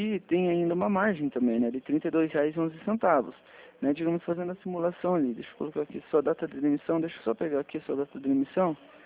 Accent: Curitiba, Paraná, Brazil; Eu trabalho aqui na de Curitiba, eu sou de Curitiba. Eu estou ligando para você aqui de Curitiba

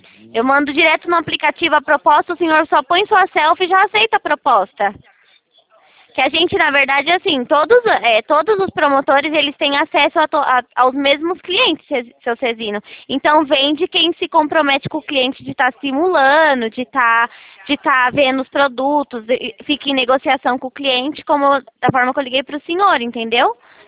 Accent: Itatiba, São Paulo, Brazil; eu sou de Itatiba

